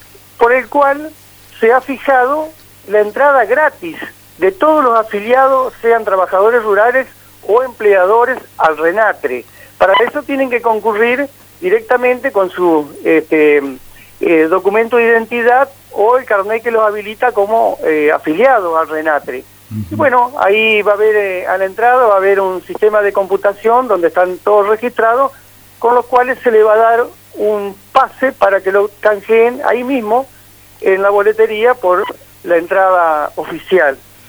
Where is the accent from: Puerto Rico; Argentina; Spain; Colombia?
Argentina; en nuestra vida, digamos, como argentinos